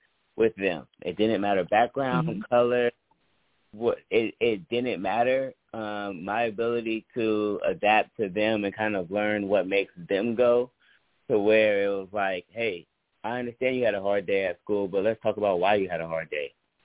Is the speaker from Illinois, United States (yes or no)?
no; California, United States; So I'm originally from Bay Area, California.